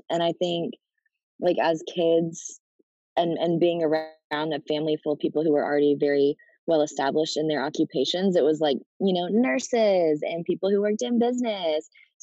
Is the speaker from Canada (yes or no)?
no; Sweetwater, Texas, United States; now in Los Angeles, United States; I'm originally from Sweetwater, Texas, and I now currently live in Los Angeles, California as a professional dancer